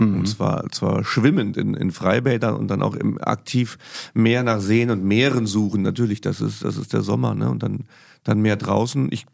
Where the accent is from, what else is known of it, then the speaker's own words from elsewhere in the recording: Saarland, Germany; Das ist unsere Position als Saarländer.